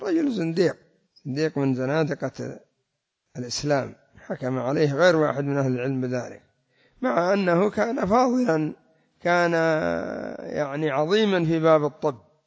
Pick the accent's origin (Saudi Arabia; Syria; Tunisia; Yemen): Yemen; هذا الذي يسمى عندنا في اليمن الصنفور